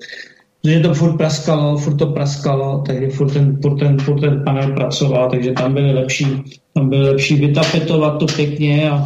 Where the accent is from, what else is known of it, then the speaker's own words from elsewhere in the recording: Prague, Czechia; Tož my jsme z Žižkova, hele, my Žižkováci si s tím můžeme poradit